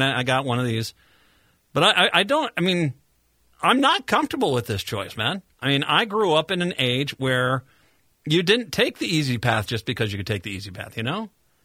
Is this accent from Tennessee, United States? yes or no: no; Minnesota, United States; But I feel like I failed as a Minnesotan. I got to turn in my Minnesota badge.